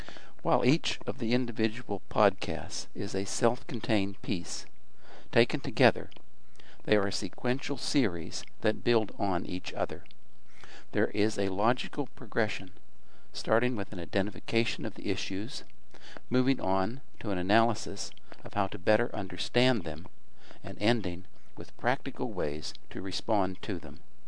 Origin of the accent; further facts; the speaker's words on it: Altoona, Pennsylvania, United States; It was in 1954 and 1955 at the junior college in my hometown in Altoona, Pennsylvania.